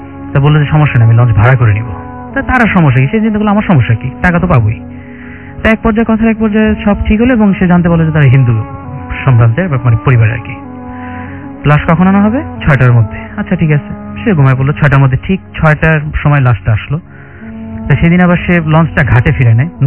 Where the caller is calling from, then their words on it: Uttara, Dhaka Division, Bangladesh; উত্তরা থেকে এসেছি।